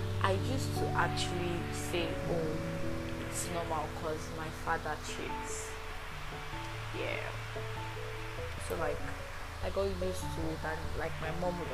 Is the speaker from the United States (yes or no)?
no; Nigeria; As a Yoruba girl that I have, I need to have it to prove to y'all that I am Nigerian, like 100% Nigerian.